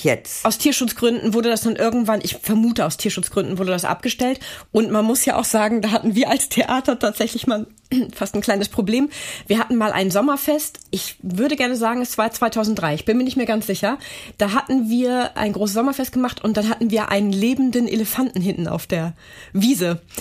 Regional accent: Hamburg, Germany; Bei uns in Hamburg gibt es ja das Ohnsorgtheater.

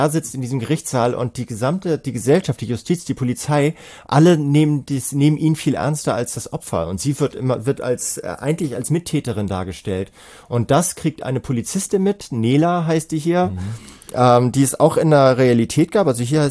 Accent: Hamburg, Germany; Also ich bin ja Hamburger

